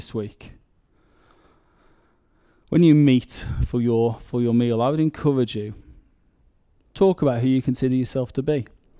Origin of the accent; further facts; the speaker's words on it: England, United Kingdom; I'm English. I'm white. I'm male.